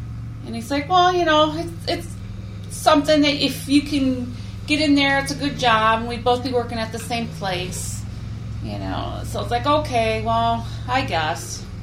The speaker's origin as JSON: {"language": "English", "town": "Bay City", "region": "Michigan", "country": "United States", "tie": "born there", "said": "Originally being from Bay City, I came down to the Lansing area in 1980 to go to school at Michigan State University"}